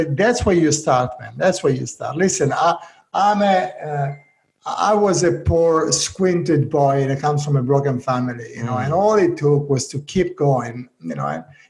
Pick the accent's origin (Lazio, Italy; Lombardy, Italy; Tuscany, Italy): Lombardy, Italy; Yeah, I grew up on Lake Como, which is one of the most beautiful.